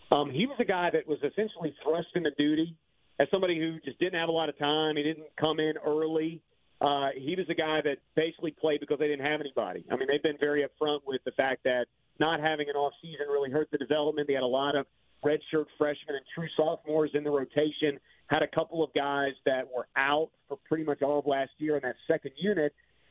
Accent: Clemson, South Carolina, United States; my favorite rival growing up in the Clemson area was Georgia.

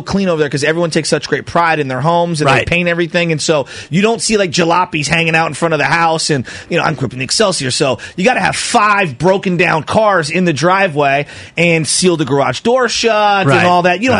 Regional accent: Ireland; I'm Irish.

